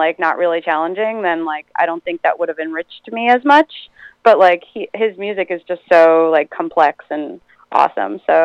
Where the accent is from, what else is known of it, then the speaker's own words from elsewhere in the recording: Rockville Centre, New York, United States; Yeah, well, he's from Baldwin and I'm from Rockville Center. So those towns are like right next to each other.